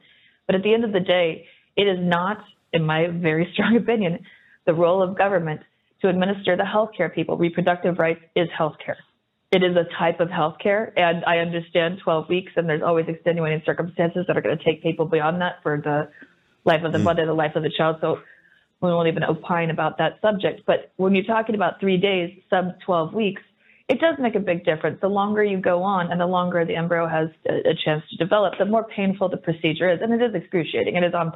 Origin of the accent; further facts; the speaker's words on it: United States; moved away; As you know, I'm from America originally